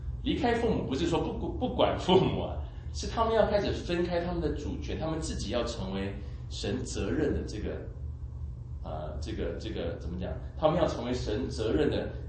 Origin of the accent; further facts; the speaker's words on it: China; 跟我们中国人比较起来很淡，